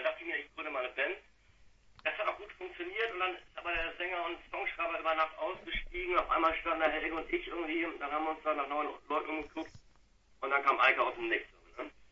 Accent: Hamburg, Germany; Wir kommen aus Hamburg, ja.

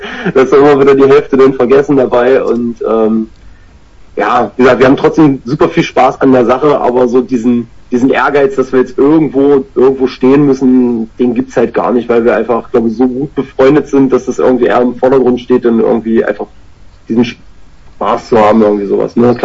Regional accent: Saxony-Anhalt, Germany; Weil wir kommen ja ursprünglich aus Sachsen-Anhalt

